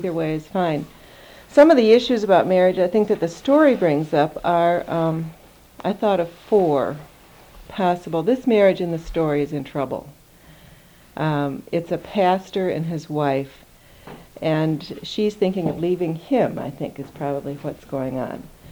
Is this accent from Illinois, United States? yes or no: yes; Chicago, Illinois, United States; I'm from Chicago, and I love literature.